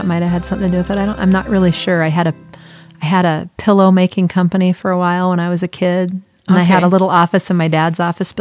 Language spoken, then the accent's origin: English; San Diego, California, United States; also born or lived in Oregon / Boston / Washington, D.C. / Dallas; No, I grew up in San Diego, okay. Went to college in Oregon, got hired by EDS and sent to Boston, Massachusetts.